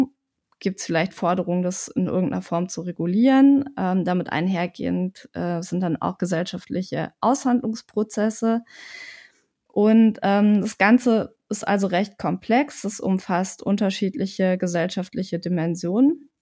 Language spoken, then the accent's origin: German; Germany; first language German; auch wenn Deutsch meine erste Sprache ist, ich in einem System hier groß geworden bin, also System in dem Sinne, dass ich so in etwa weiß, wie Behörden in Deutschland funktionieren.